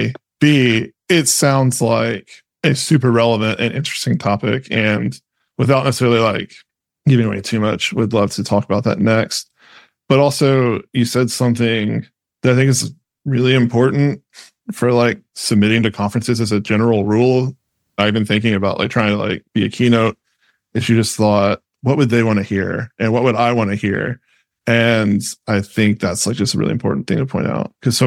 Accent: United States; I recently learned, like obviously growing up in the States, I'm just used to opening windows that way.

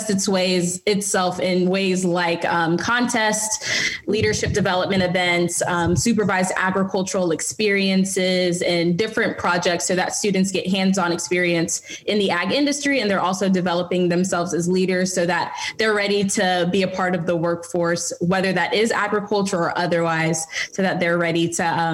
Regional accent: Okeechobee, Florida, United States; also born or lived in Fort Lauderdale; I was born in Fort Lauderdale, Florida, but I moved to Okeechobee very, very young, before my fifth birthday, in fact. So I've lived in Okeechobee for just about all of my life.

